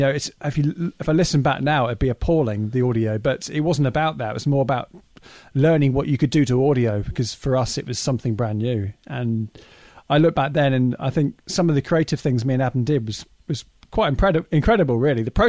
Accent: Winchester, South East England, United Kingdom; I'm from the South Coast, a place called Winchester, which is near Southampton, hence why I support the mighty Southampton or Saints

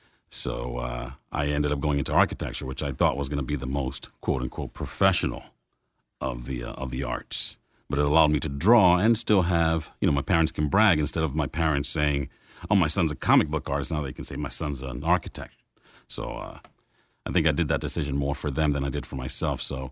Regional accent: New York City, New York, United States; It was, we were raised in Washington Heights first. And then at the time, Broadway was like the other side of the tracks. So then we kind of, you know, moved on up, quote unquote, to Inwood. which at the time was mostly Irish, and more Dominicans were moving into the area, like us.

